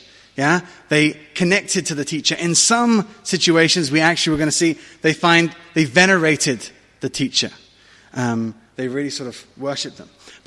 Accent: England, United Kingdom; also born or lived in France; now in Israel; I am the son of a Scot and a Moroccan Jew. I was born here in Israel. I was raised in England and France.

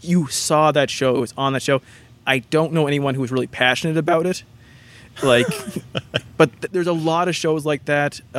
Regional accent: Canada; Well, I had Mulroney. I'm Canadian.

